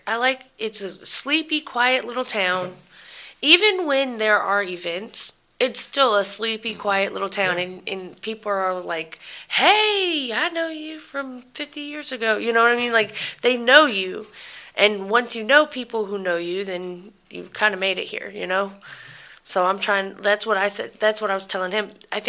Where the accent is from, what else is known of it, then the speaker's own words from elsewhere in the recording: Georgia, United States; So I was born and raised in West Cobb, where do you remember Clay Homes?